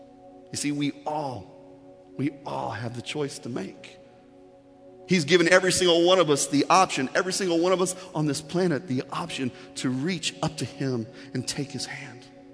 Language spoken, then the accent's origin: English; Indiana, United States; Sorry, I'm from Indiana. We say wash, all right?